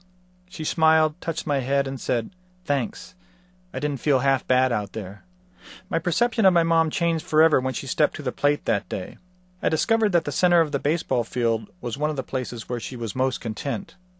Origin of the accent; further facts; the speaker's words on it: Lompoc, California, United States; In the summer of 1963, my hometown, Lompoc, California, held a Powder Puff baseball game.